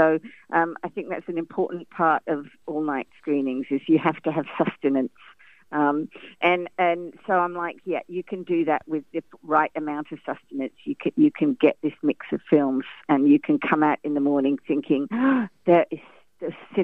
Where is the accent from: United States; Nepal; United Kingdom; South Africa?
United Kingdom; England; I grew up in England.